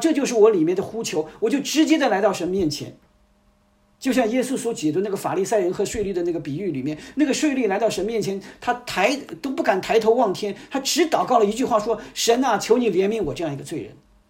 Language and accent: Chinese; China; 但是我们在我们中国人的教会里面呢，我们有这样的一种现象